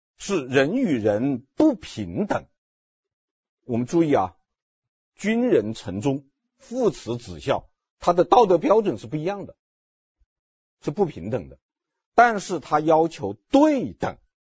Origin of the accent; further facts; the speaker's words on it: China; 因为我们中国人就是这样的